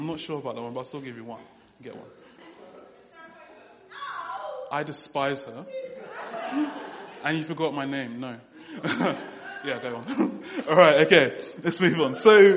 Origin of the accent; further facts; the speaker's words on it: London, United Kingdom; born there; also born or lived in British Virgin Islands / United States; I'm 22 years old. I was born in London. I kind of moved around a lot growing up because my dad moved around for work. So I spent a lot of time in the British Virgin Islands, in the US, in Africa for a little bit.